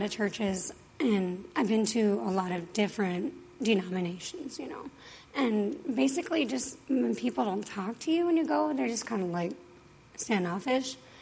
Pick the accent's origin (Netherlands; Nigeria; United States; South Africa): United States; Pennsylvania; born there; also born or lived in Arizona; I was born in Pennsylvania, lived in Arizona for 22 years, single mom of two.